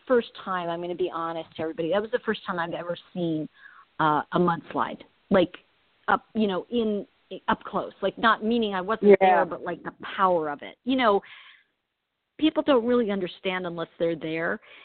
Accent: New York, United States; also born or lived in Los Angeles; I'm from New York, but I lived in L.A. for, I want to say, 25 years.

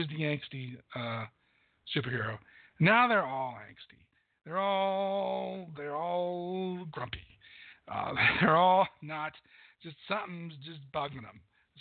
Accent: United States; you know, I'm an American and I don't like to give things up.

